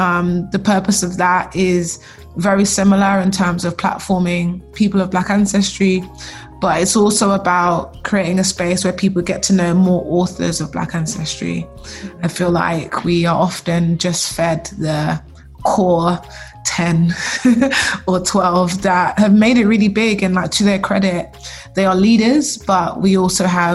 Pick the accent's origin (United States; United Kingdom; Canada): United Kingdom; born there; even as a British born Black person, that really understanding what race relations were